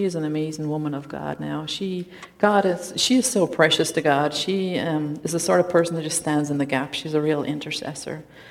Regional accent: Ireland; now in United States; I think I've probably lost a lot of my accent. I don't know if you realize I'm from Ireland, 6,000 miles away.

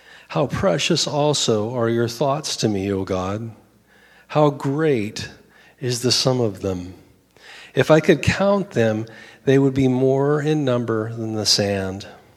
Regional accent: Oregon, United States; I'm from the Oregon coast, born and raised there. It's about as rednecky as you can imagine.

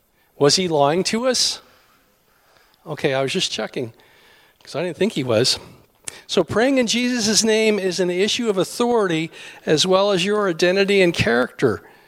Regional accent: Tri-Cities, United States; I'm from the Tri-Cities, and I pastor at a little dinky church up there

